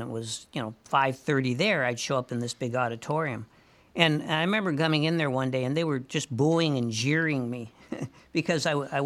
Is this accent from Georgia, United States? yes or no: no; St. Paul, Minnesota, United States; being a baby boomer and growing up on Cretan Avenue in St. Paul, it was just pure bedlam on Halloween.